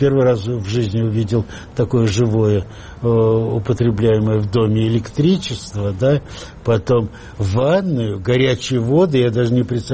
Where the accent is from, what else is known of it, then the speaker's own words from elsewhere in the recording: Khujand, Sughd, Tajikistan; also born or lived in Dushanbe; Мы переехали в Ленинабад, Ходжент, сейчас Худжант называют, вот.